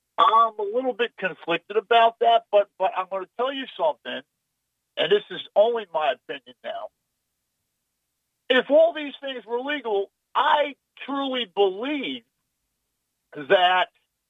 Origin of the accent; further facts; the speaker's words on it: New Jersey, United States; And originally I'm from New Jersey. I was a narcotics and vice cop there for a good number of years.